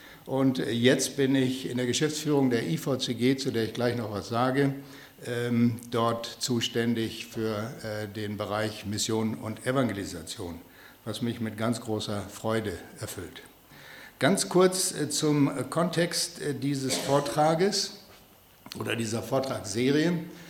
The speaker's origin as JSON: {"language": "German", "country": "Namibia", "tie": "born or raised there", "also_born_or_lived": "Göttingen, Germany / California, United States", "moved": "as an adult", "said": "ich komme aus Namibia, bin dort geboren und aufgewachsen, nach dem Abitur nach Göttingen zum Studium der Physik, nach dem Diplom nach Amerika, nach Kalifornien zum Postgraduate-Studium"}